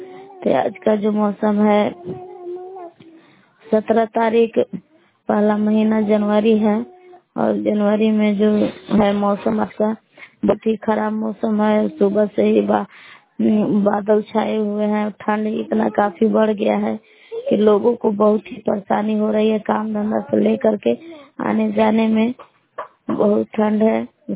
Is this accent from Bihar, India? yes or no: yes; Bhabua, Bihar, India; मैं ग्राम बेला जिला कैमूर भभुआ के निवासी हूँ।